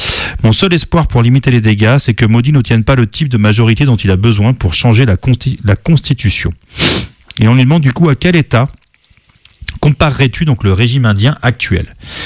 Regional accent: Nairobi, Kenya; Il y en avait une dans le quartier où j'ai grandi à Nairobi.

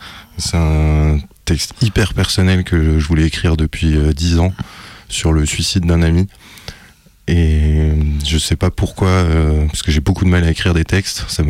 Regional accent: Germany; Moi, j'ai la chance d'avoir la binationalité. Je suis allemand, bon, ce qui n'est pas anglais, mais du coup, je parle allemand.

